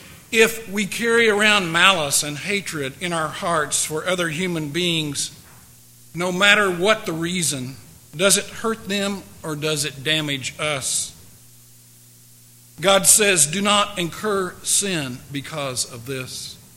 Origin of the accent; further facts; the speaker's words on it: United States; As an American, I realize that our country has had its own problems